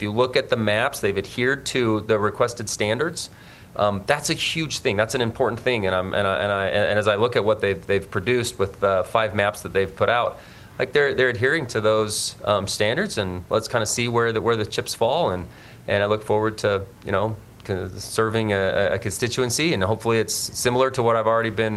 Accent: Ogden, Utah, United States; But I love serving the Northern Utah. I'm from Ogden.

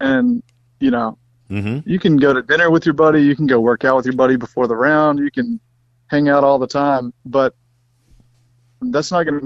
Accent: Mississippi, United States; And, you know, I grew up in Mississippi.

